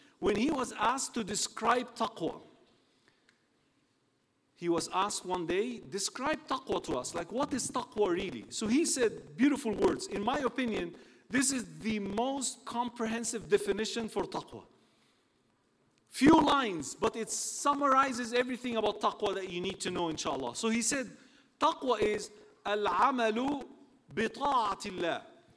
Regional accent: Australia; now in England, United Kingdom; I am not from England. I am from Australia. So I'm here for a short while, and then I'm going back home.

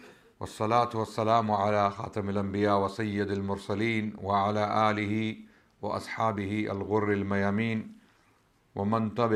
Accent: Pakistan; I come from originally Pakistan, and I was born in 1978. I grew up in Pakistan. My teenage was spent in Pakistan. I got married when I was 17

